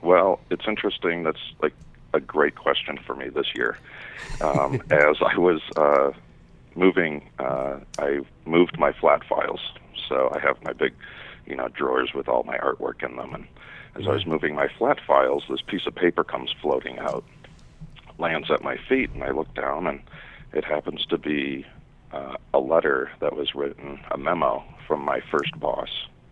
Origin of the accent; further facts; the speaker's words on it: Gary, Indiana, United States; born there; now in Chicago, United States; I was born in Gary, Indiana.